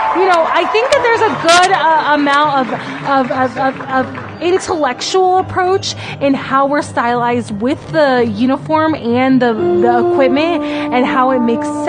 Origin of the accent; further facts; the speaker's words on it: Gainesville, Florida, United States; I am from Gainesville, Florida.